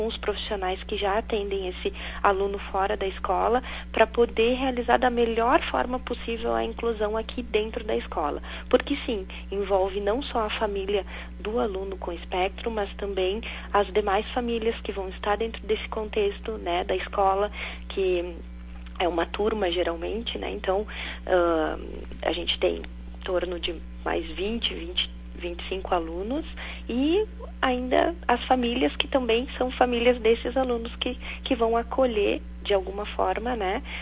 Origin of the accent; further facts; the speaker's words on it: Santa Maria, Rio Grande do Sul, Brazil; eu sou de Santa Maria, na verdade, né?